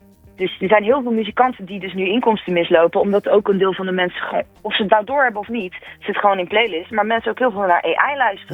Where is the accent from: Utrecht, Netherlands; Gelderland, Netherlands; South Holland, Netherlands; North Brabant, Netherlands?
South Holland, Netherlands; Capelle aan de IJssel; ik ben opgegroeid in Capelle aan de IJssel in Rotterdam naar de HAVO gegaan.